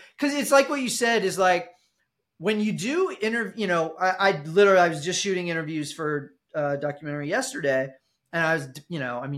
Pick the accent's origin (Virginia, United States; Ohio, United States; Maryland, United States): Ohio, United States; now in Los Angeles, United States; I'm originally from Ohio. I live in Los Angeles